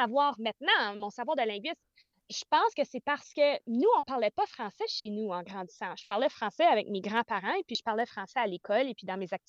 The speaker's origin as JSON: {"language": "French", "country": "Colombia", "accent": "Franco-Colombian", "said": "je vais, tu sais, drum up un peu mon accent franco-colombien pour vraiment l'agacer"}